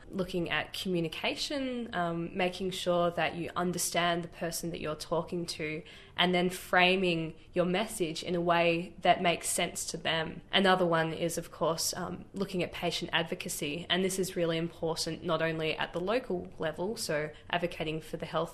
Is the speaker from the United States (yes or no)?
no; Queenstown, Otago, New Zealand; And growing up in Queenstown, I was always really inspired by both of my parents and the community.